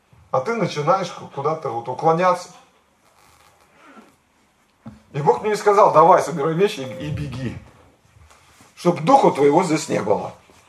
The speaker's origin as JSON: {"language": "Russian", "region": "Saint Petersburg", "country": "Russia", "tie": "born there", "said": "почему я родился в Санкт-Петербурге, а? А не в деревне Богдановка, а? где по логике мне следовало родиться."}